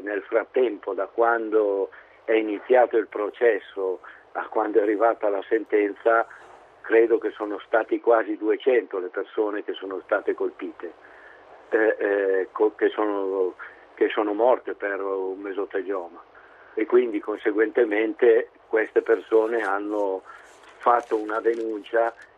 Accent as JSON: {"language": "Italian", "town": "Milan", "region": "Lombardy", "country": "Italy", "said": "Per esempio io sono di Milano, quindi in Lombardia"}